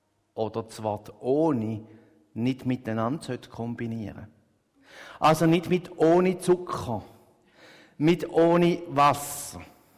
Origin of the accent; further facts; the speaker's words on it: Switzerland; Wir als Schweizer sind uns so gewöhnt, dass wir immer drei Fältchen ankreuzeln